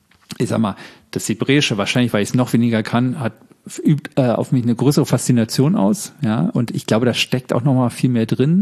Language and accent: German; Berlin, Germany; born there; Also ich bin in Berlin geboren und wollte, ich glaube, ich brauche mal in Berlin, aber ich bin kein richtiger Städter. Ich bin zum Studium, ich hatte in Münster und Tübingen studiert